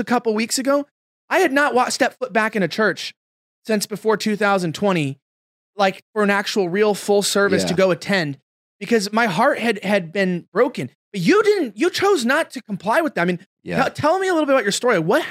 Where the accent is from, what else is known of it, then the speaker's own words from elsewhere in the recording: Los Angeles, California, United States; And one day, because I'm from Los Angeles, it was just like, hey, by the way, you guys can't meet together to serve God.